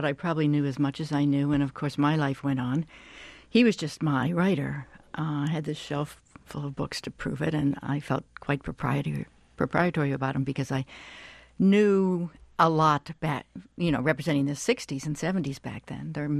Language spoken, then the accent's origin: English; Midwest, United States; I grew up in the Midwest.